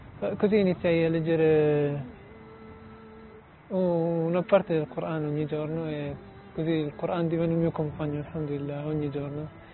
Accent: Piedmont, Italy; Arabic is a second language; قريب من تورينو

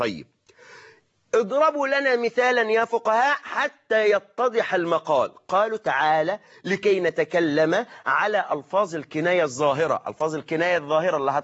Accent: Egypt; نحن كمصريين

